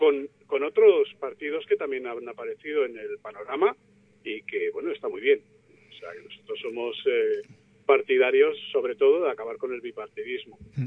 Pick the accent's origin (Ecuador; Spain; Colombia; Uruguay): Spain; Leganés, Community of Madrid; yo tengo 45 años, entonces mi generación ninguno nacía en Leganés. Yo nací en Madrid, pero vine de pequeñito a vivir a Leganés. Desde siempre he vivido en Leganés, en el barrio de Zasta Quemada.